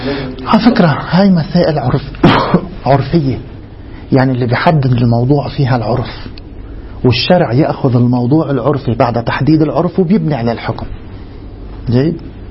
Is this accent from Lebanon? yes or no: yes; Lebanon; عندنا في لبنان بيقولوا المونة أو المؤونة